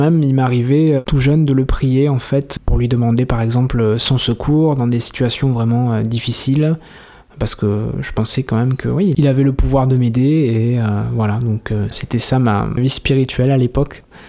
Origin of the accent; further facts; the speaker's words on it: Pessac, Nouvelle-Aquitaine, France; born there; Bon, je vis à Bordeaux, je suis né à Pessac, une commune qui est accolée à la ville de Bordeaux. Je suis né en fait dans une famille dont la mère est chrétienne